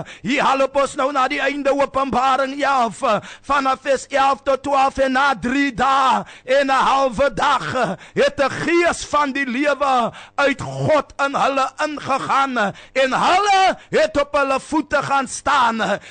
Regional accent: Sarepta, Western Cape, South Africa; Ek kom uit Sarepta, geboor in die eenvoudige huis in Verbena straat

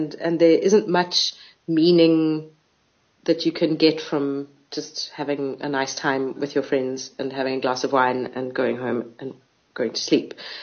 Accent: South Africa; Like I'm a South African

